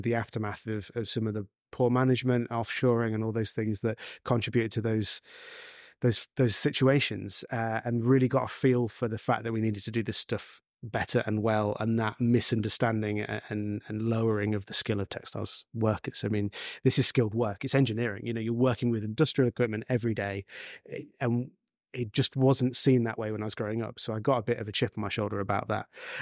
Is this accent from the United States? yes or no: no; Leicester, East Midlands, United Kingdom; So I grew up in Leicester.